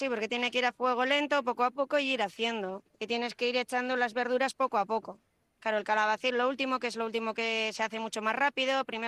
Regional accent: Bilbao, Basque Country, Spain; Somos de Uribarri.

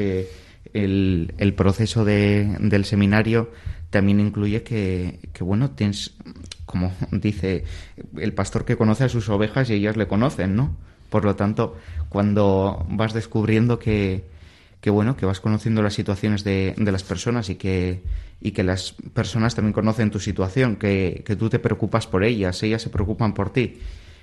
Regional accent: Bilbao, Basque Country, Spain; yo soy de San Adrián, de aquí, de un barrio de Bilbao. Y yo siempre pues me he criado en un ambiente de barrio, en un ambiente de casi pueblo

